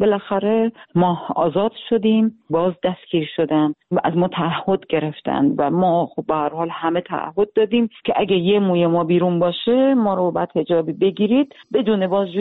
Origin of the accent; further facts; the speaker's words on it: Iran; moved away as an adult; now in Germany; حالا خواهرم ترجمه میکنه دیگه، من سنگنوردم، تازه از ایران اومدم، یه 2-3 هفته است اومدم